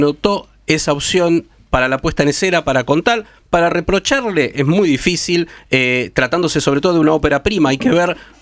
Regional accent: Argentina; como argentinos nos tocaba

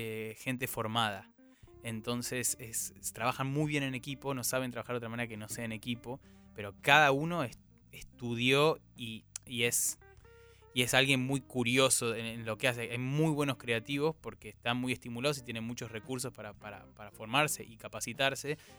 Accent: Argentina; No, somos argentinos, ni hablar, eso es espectacular

